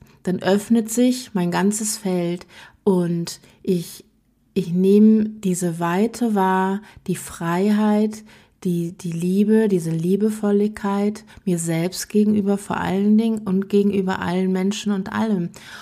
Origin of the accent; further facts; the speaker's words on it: Germany; moved away as an adult; now in Switzerland; als Deutsche in der Schweiz seit fast 30 Jahren lebt. Mit einer Wohnung, ich schaue auf den Zürichsee.